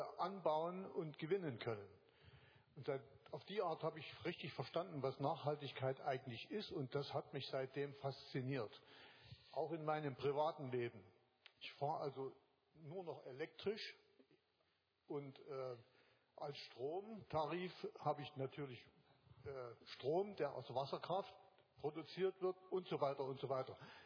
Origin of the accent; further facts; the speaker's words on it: Saxony, Germany; Und die Bergleute dort, ich komme auch aus der Gegend